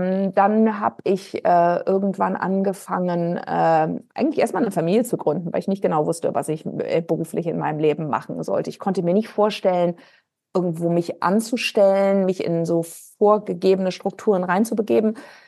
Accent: Hamburg, Germany; born there; Ja, also ich bin in Hamburg geboren.

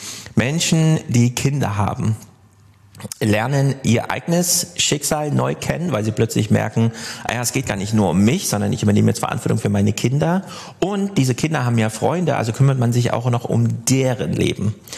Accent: Jena, Thuringia, Germany; ich komme aus Jena, das ist das München des Ostens, wie man immer so sagt, ja, 25% der Stadt sind einfach Studenten

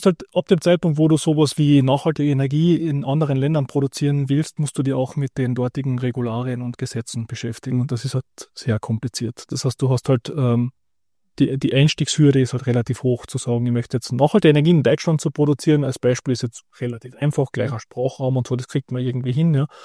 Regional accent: Carinthia, Austria; Da jetzt vor allem bei uns in Kärnten, also im ländlicheren Bereich, fährt vielleicht zweimal am Tag der Bus

